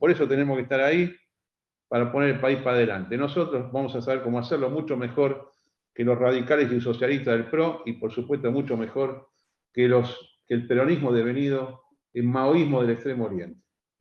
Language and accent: Spanish; Argentina; born there; El país donde yo nací, que yo soy de diciembre del 58, todavía era una potencia económica y cultural mundial, especialmente cultural.